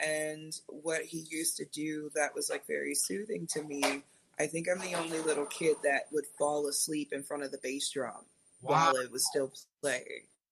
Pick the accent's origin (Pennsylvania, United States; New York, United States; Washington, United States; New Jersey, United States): Pennsylvania, United States; Philadelphia; So the music scene for me growing up in like the Philly, South Jersey area was very interesting because I grew up in like the emo punk rock scene.